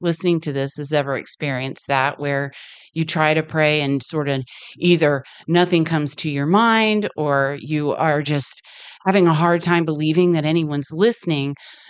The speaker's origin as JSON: {"language": "English", "region": "Florida", "country": "United States", "tie": "born or raised there", "said": "I grew up in Florida where there was a lot of partying."}